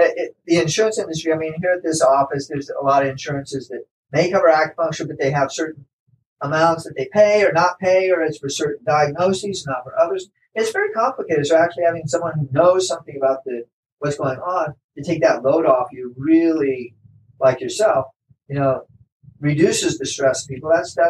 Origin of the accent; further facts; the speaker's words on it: Indiana, United States; I'm from Indiana, and a number of people in Indiana are maybe more conservative than people are out in California.